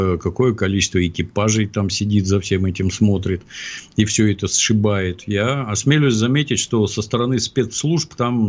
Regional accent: Ukraine; moved away; Очень трудно избавиться от шо. Меня оттуда в 69-м году увезли, например.

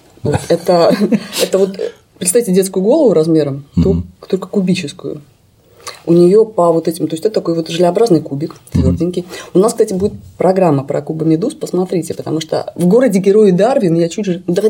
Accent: Novosibirsk, Novosibirsk Oblast, Russia; А я, как человек из Новосибирска, который вырос с пониманием того, что у хорошей машины руль справа.

